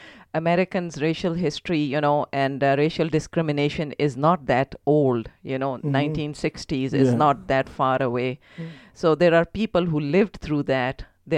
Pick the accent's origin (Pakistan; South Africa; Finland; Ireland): Pakistan; English is a second language; now in Fargo, United States; She says, no, but where are you originally from? So, of course, I had to say, Pakistan. And then she says, welcome. And I said, I laughed. I said, I've been here for 20 years, you know. I'm not new here